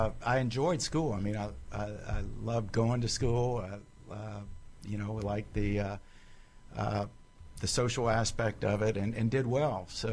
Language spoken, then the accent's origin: English; North Carolina, United States; I grew up in North Carolina, and I have to say my dream initially was to be a baseball player.